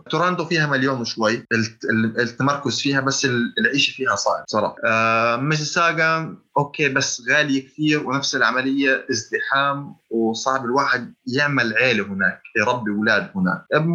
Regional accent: Jordan; now in Canada; الجالية الأردنية مثلاً والله إحنا ما نتعاملش مع الجالية المصرية

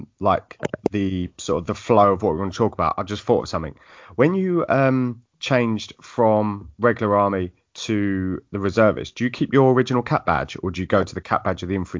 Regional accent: Southend-on-Sea, East of England, United Kingdom; we grew up in Southend

